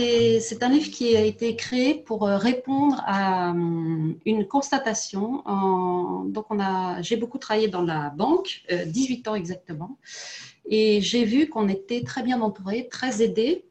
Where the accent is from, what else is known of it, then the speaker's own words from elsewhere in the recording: Paris, Île-de-France, France; born there; je suis née à Paris.